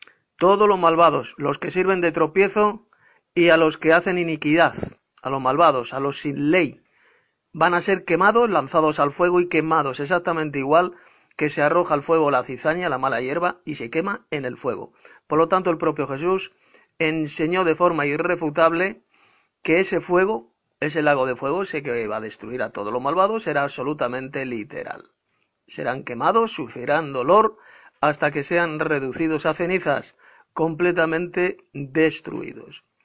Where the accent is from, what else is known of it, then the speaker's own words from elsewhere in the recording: Madrid, Community of Madrid, Spain; de Madrid, España.